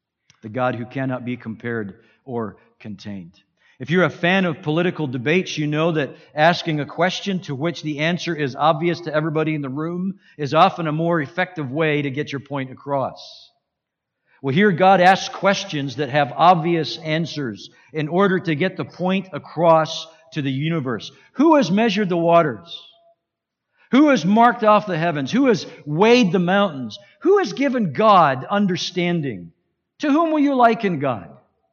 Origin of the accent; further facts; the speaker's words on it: Glasgow, Scotland, United Kingdom; when I was a little boy growing up in Scotland, I was never afraid to go to Glasgow with my dad.